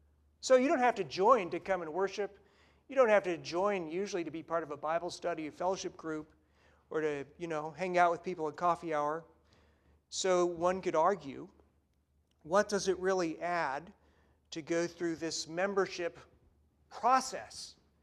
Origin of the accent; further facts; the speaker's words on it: California, United States; You know, I'm a Californian.